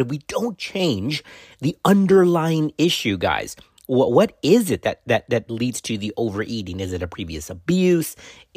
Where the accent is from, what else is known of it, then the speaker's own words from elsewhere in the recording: Texas, United States; that is a physician out of my home state of Texas who is a gifted bariatric surgeon.